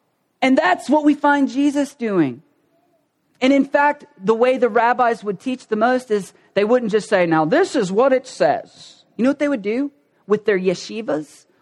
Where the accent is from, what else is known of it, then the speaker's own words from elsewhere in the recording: Ohio, United States; We don't have accents. We're from Southern Ohio. We don't have accent.